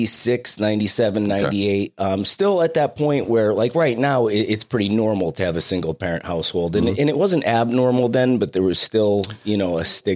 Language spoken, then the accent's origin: English; Taylor, Pennsylvania, United States; So I'm from Taylor, Pennsylvania, small town about 20 miles away.